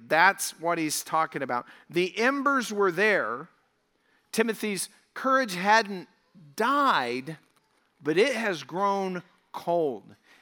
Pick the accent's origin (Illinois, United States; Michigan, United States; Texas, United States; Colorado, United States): Colorado, United States; But then I moved to southern Colorado, what I consider my hometown.